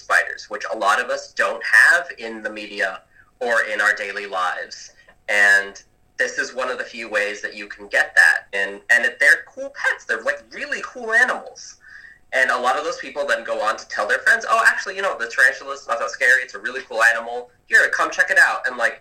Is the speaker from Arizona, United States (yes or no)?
no; New York City, New York, United States; Just take a look at these animals, because I grew up in a big city. I grew up in New York City.